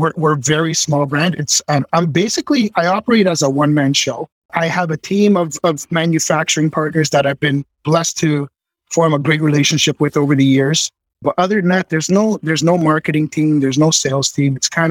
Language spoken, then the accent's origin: English; Toronto, Ontario, Canada; born there; I was born in Toronto, and my studio is just about 30 minutes north of Toronto. Born to Italian immigrants. My dad came here and my mom came here when they were young. So I was raised in a family of hairstylists and barbers.